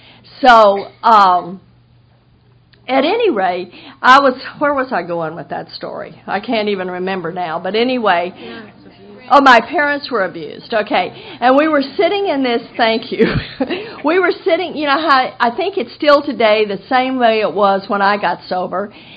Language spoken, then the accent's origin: English; Texas, United States; you know, I'm a Texan, so in Texas, maybe in Florida you do too, in Texas we puff up.